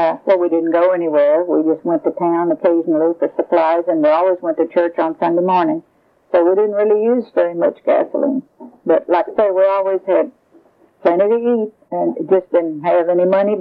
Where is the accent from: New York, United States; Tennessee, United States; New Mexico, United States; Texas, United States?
Texas, United States; born there; I was born on November the 25th in 1924 in Lavaca County.